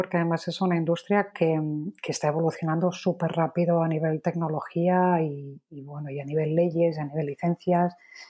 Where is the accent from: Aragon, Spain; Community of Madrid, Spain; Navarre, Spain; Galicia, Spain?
Community of Madrid, Spain; Madrid; now in Lisbon, Portugal; Nosotros somos una startup portuguesa, aunque yo sea madrileña de pura cepa, pero me pilló viviendo allí.